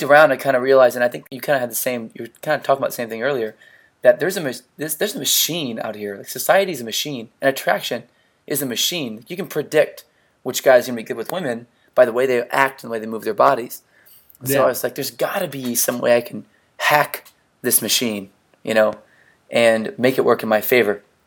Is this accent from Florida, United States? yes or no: yes; Florida, United States; Yeah, I'm from Florida. Yeah, from North Florida.